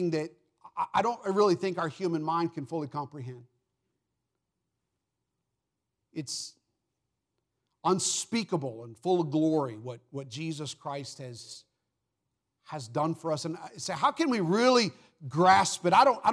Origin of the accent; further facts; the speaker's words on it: United States; But I'm an American.